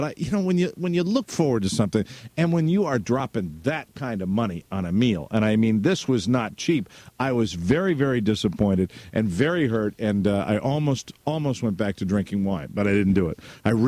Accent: New England, United States; and I'm from New England

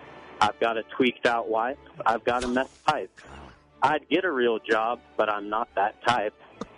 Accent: California, United States; Okay, well, I'm from Northern California

